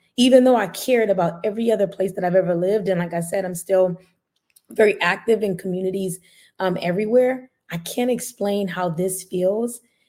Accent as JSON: {"language": "English", "town": "San Antonio", "region": "Texas", "country": "United States", "tie": "born there", "also_born_or_lived": "Omaha", "said": "I was born in San Antonio. I was reborn in Omaha."}